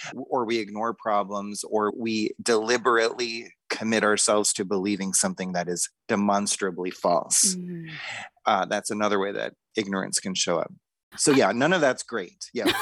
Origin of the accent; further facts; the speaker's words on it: Boulder, Colorado, United States; I grew up in Boulder, Colorado in the 80s.